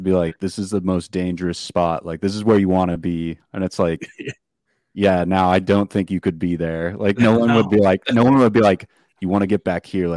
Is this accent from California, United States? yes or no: yes; California, United States; I know I'm from California